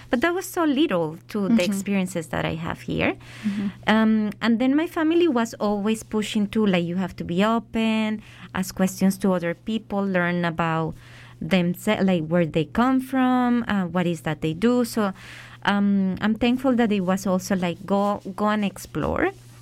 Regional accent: Colombia; English is a second language; so I grew up in Colombia, and I think that it was complicated, I will say.

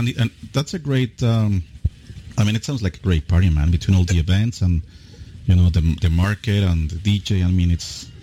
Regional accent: Mexico; we're both from Mexico.

